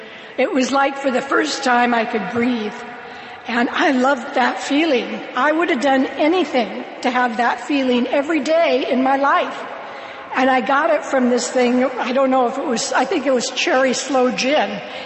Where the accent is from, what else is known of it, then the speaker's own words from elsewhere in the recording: Oakland, California, United States; So I grew up in, I was born in Oakland, California.